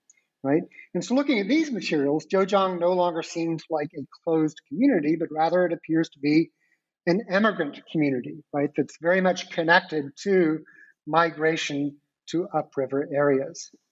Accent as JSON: {"language": "English", "town": "Dallas", "region": "Texas", "country": "United States", "tie": "born or raised there", "moved": "as an adult", "lives_now": "Hong Kong", "said": "Growing up in Dallas, Texas, with parents and ancestors in business or in law, does not seem like I should have gone on to become a professional historian of Qing China, living and working in Hong Kong as I am."}